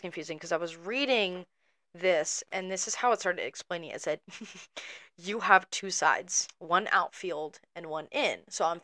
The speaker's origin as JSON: {"language": "English", "country": "United States", "said": "as an American"}